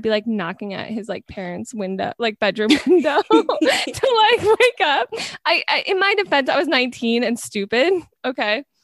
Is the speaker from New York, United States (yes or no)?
yes; New York, United States; I think that, first of all, I'm from New York.